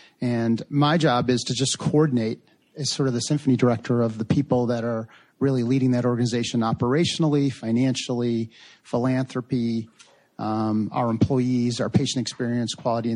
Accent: Chicago, Illinois, United States; So born and raised in Chicago, University of Illinois, computer science major, kind of a late decision to go to medical school at the University of Chicago.

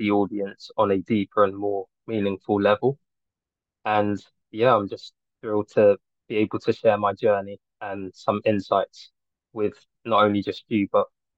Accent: London, United Kingdom; I'm a filmmaker from Northwest London.

